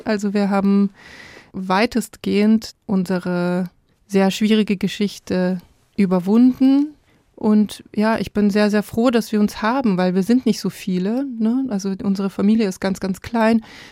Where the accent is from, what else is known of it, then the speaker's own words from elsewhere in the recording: Belarus; now in Munich, Germany; Mein Heimatland hat eine schwierige Positionierung im Angriffskrieg auf die Ukraine und ich würde sehr, sehr gerne so schnell wie möglich meinen Status dahingehend verändern, dass München mein Zuhause, mein wirkliches Zuhause wird.